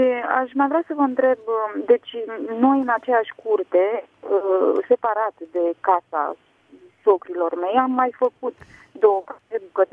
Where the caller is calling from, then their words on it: Bucharest, Romania; sunt din București